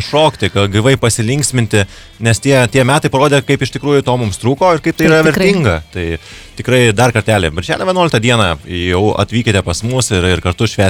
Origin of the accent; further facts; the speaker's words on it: Akmenė, Šiauliai County, Lithuania; Taip, ir mes akmeniškai ypač užaugome tame Akmenės muikelėje